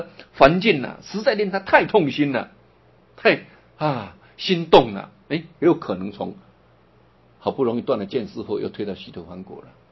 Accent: China

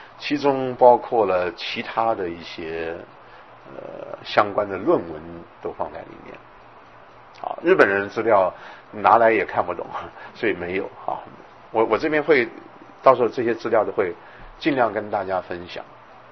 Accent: China; 再加上我们中国人一些传统的思想

